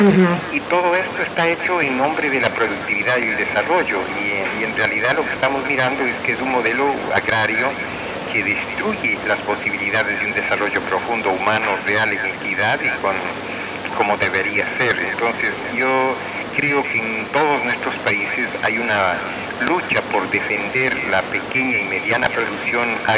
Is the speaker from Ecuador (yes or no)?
yes; Ecuador; Estoy haciendo un trabajo de investigación ahora sobre el problema del dengue en mi país, en Ecuador.